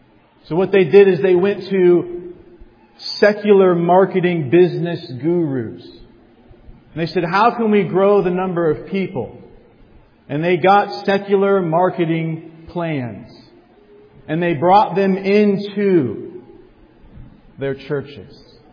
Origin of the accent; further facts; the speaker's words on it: United States; I think being an American does not help in this area.